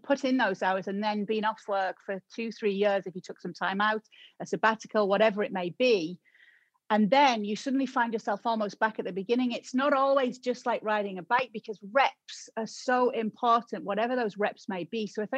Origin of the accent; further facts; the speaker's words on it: Middlesbrough, North East England, United Kingdom; accent: Middlesbrough; I have a Middlesbrough accent because I was born and raised in Middlesbrough, and Middlesbrough made me who I am and made me love football because it's a town that loves its football club.